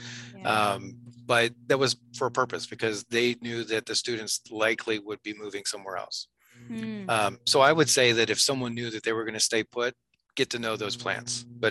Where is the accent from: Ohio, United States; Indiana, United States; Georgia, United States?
Ohio, United States; Salem; In Ohio. So Northeast Ohio was where I grew up. Salem was actually the town.